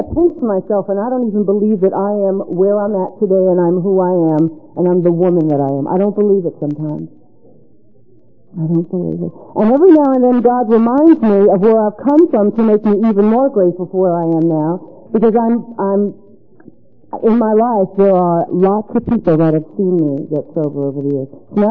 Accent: Atlanta, Georgia, United States; As a kid, I grew up in Atlanta, always feeling like there was a big party going on somewhere.

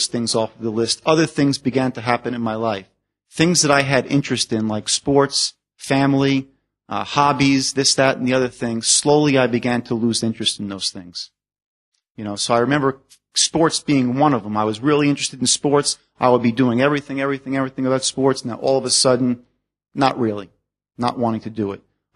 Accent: Cliffside Park, New Jersey, United States; I grew up in Cliffside Park, New Jersey, overlooking the Midtown Manhattan.

